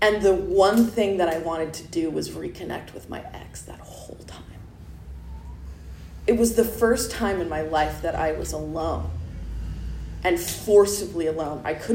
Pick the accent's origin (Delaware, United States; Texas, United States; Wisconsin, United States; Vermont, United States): Vermont, United States; now in Los Angeles, United States; I grew up in Vermont, of all places. I grew up in the middle of the woods in Vermont.